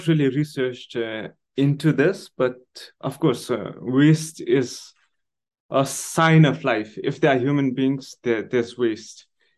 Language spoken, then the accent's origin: English; Nepal; are the same in my childhood growing up in Nepal. Everything was quite circular.